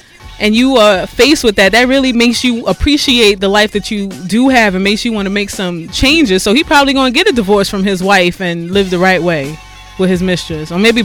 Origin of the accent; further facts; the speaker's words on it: Harlem, New York, United States; I am from Harlem.